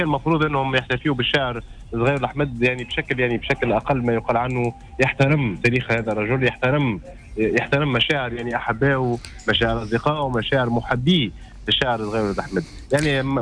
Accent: Tunisia; نحن كشعب تونسي

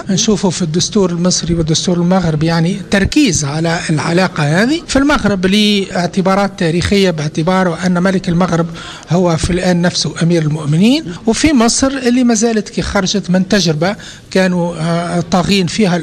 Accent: Tunisia

